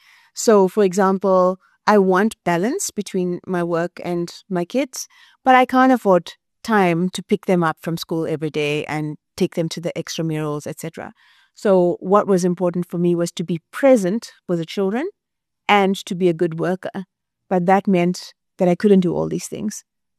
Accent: Chatsworth, KwaZulu-Natal, South Africa; I grew up in Chatsworth. It's an Indian township south of Durban.

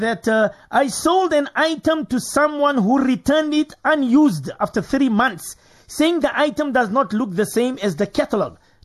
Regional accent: Virginia, Free State, South Africa; I'm from Virginia FS. I think that's Free State.

